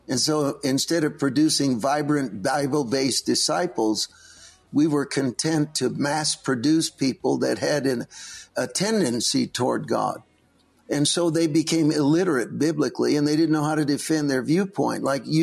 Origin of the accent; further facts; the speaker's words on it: San Francisco, California, United States; I am a native born and raised in the city of San Francisco, and that's the background here, the virtual background.